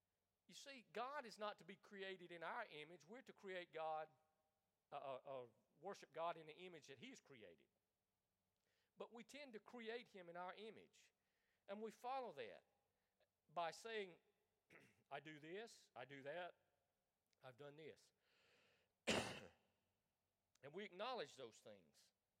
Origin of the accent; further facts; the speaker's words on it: Deep South, United States; We're from the Bible Belt. We're from the Deep South. We're from the Bible Belt where everybody is Jesus, for the most part.